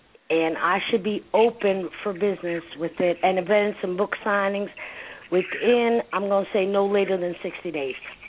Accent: Newark, New Jersey, United States; best believe I know where I came from. I came from Newark. I came out of jail and everything else.

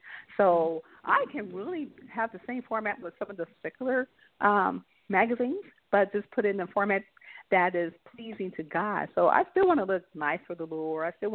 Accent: St. Louis, Missouri, United States; I am from St. Louis, Missouri.

